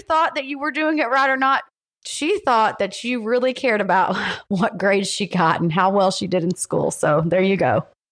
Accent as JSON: {"language": "English", "region": "the South", "country": "United States", "tie": "born or raised there", "said": "well, I was born and raised in the South. We carry guns around here."}